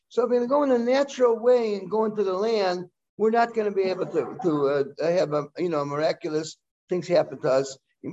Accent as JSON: {"language": "English", "country": "United Kingdom", "lives_now": "Israel", "said": "I was from England. I would tell them to go back to England, go to America, get out of here."}